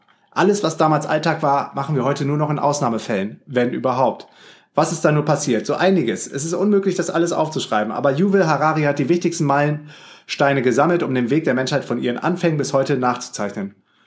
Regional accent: Düsseldorf, North Rhine-Westphalia, Germany; das Neandertal ist ganz in der Nähe von dem Ort, wo ich aufgewachsen bin und geboren wurde, in Düsseldorf.

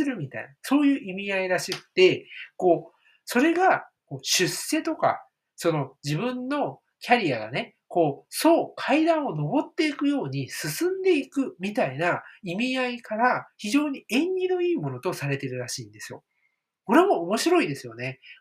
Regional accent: Aichi, Japan; 実は私は愛知出身でして、別に名古屋じゃないんですけど、ウイローは結構小さい頃から身近にあったんですよね。

